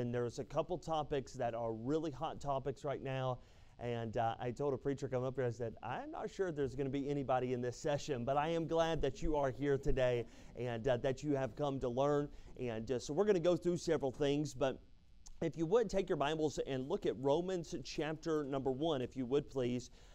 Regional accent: North Carolina, United States; also born or lived in Alabama, United States / West Virginia, United States; now in California, United States; Spent the majority of my life growing up in North Carolina and Alabama. I pastored for the last 10 years in the state of West Virginia

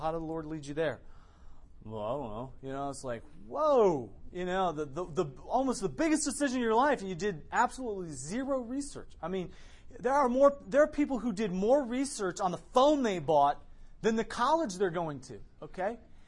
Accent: Iowa, United States; So I grew up in Iowa.

